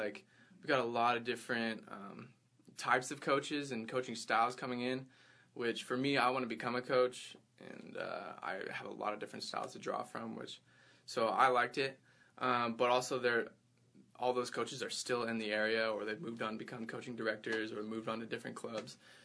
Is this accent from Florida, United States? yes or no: no; Redmond, Washington, United States; we're all from the Redmond area, like all Redmond alums.